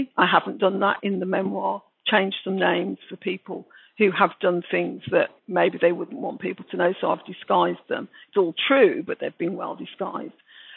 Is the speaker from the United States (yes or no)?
no; Birmingham, West Midlands, United Kingdom; accent: Brummie; And of course, I just sound English. You know, I just sound like a British person, a Brummie. And I very much felt a Brummie as well.